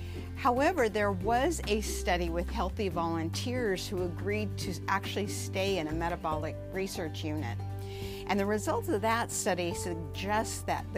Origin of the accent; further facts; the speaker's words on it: Oregon, United States; In preparing for this episode, I was reminded of growing up in Southern Oregon.